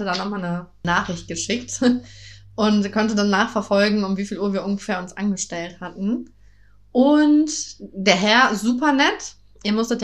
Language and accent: German; North Rhine-Westphalia, Germany; Ich komme ja nicht aus Köln, aber Umgebung.